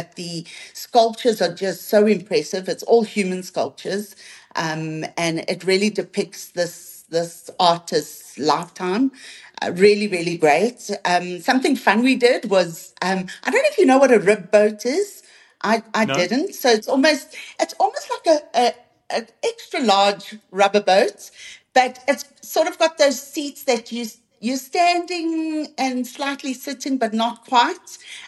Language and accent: English; South Africa; I mean, we're from South Africa.